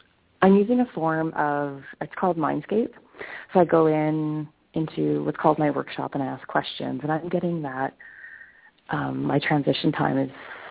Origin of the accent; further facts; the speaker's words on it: Calgary, Alberta, Canada; from Calgary.